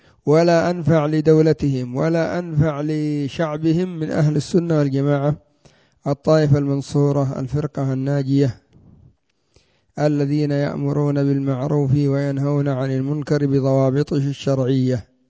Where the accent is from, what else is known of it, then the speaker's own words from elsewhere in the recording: Yemen; وعندنا في اليمن الزنداني وزعتر ومن في بابهم